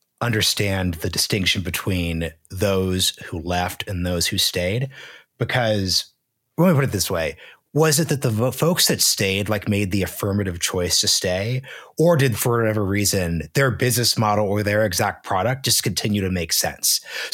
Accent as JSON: {"language": "English", "region": "Oregon", "country": "United States", "tie": "born or raised there", "also_born_or_lived": "Texas", "said": "I was born in Texas, so I grew up in Oregon, so I'm not from either space."}